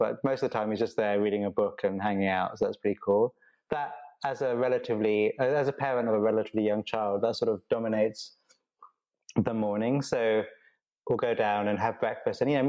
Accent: London, United Kingdom; now in Glasgow, United Kingdom; So I grew up in southwest London, but now actually live in Glasgow in Scotland. Left London about 7 years ago.

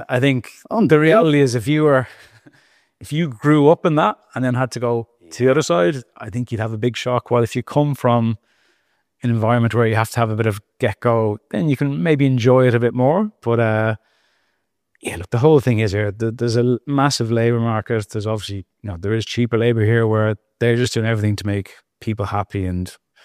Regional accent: Dublin, Leinster, Ireland; you know, Dublin, I'm from Dublin.

